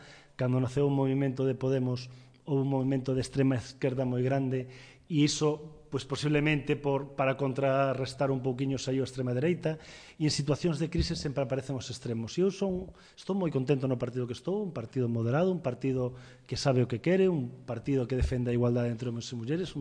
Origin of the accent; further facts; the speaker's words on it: Pontevedra, Galicia, Spain; tivemos os que nacemos en Pontevedra a sorte de nacer e de vivir en Pontevedra